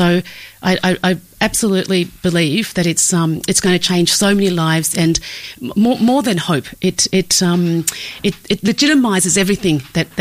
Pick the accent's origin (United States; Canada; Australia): Australia; also born or lived in Vietnam; having come to Australia as part of the first wave of the Vietnamese boat people, you know, growing up in Australia, never really feeling like I fitted in or belonged.